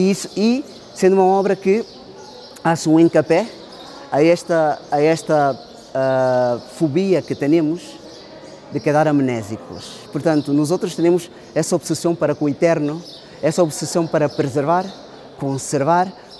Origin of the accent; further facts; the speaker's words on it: Portugal; Eu sou português, na verdade minha madre era vinda de Angola